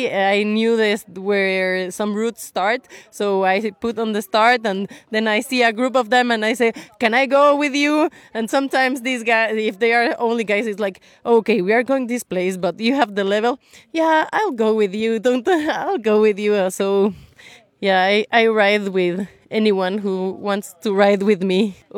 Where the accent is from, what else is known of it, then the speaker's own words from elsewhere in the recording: Mexico; English is a second language; from Mexico, and in Mexico I ride a 1200